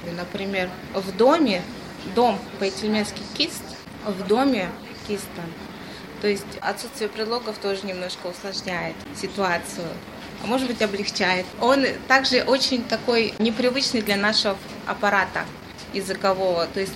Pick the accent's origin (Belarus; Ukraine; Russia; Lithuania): Russia; Petropavlovsk-Kamchatsky, Kamchatka Krai; Соответственно, в нашей семье мы уже все выросли в Петропавловске-Камчатском с русским языком как основным.